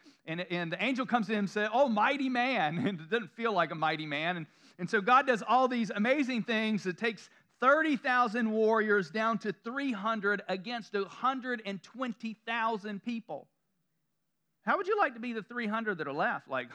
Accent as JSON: {"language": "English", "region": "the South", "country": "United States", "accent": "southern", "said": "My southern accent came out real big right then. I am from the south."}